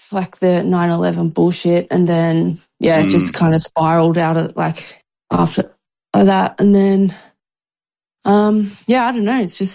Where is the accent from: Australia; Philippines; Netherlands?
Australia; Sydney, New South Wales; So I'm actually originally from the Sydney.